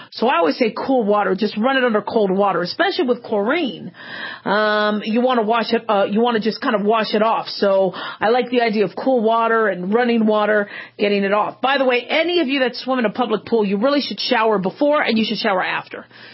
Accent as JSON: {"language": "English", "town": "Las Vegas", "region": "Nevada", "country": "United States", "said": "I'm from Las Vegas, I live out here"}